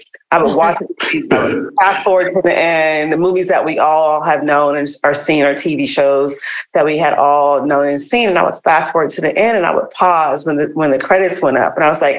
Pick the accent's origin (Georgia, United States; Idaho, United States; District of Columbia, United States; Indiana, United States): District of Columbia, United States; Washington; born or raised there; now in Los Angeles, United States